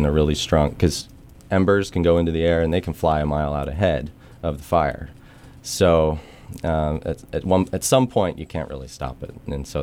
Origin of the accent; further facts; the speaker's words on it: Midwest, United States; well, I'm originally from the Midwest, it was, it's like a tornado, yeah, we know that's coming, right?